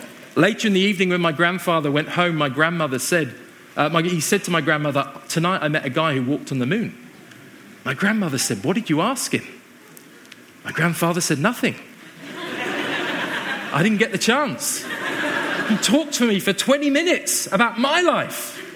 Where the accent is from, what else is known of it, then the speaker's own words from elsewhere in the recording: England, United Kingdom; moved away as an adult; now in Vancouver, Canada; We're originally from England, not Australia, as most people accuse me of. And before I moved to Vancouver in 2014, I was the senior pastor of a church for about 8 years.